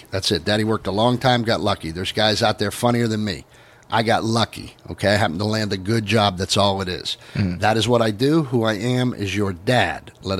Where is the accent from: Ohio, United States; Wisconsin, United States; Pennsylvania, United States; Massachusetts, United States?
Pennsylvania, United States; Pittsburgh; We're degenerates from Pittsburgh.